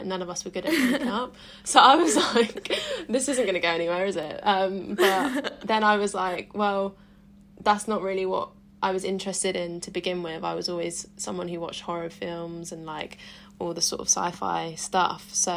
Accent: East of England, United Kingdom; I literally went straight from sixth form in my hometown in Suffolk

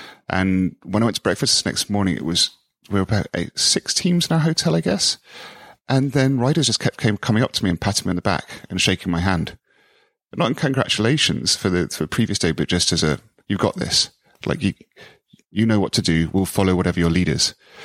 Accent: United Kingdom; I thought it just it felt that I was being very British and I didn't want to show emotion.

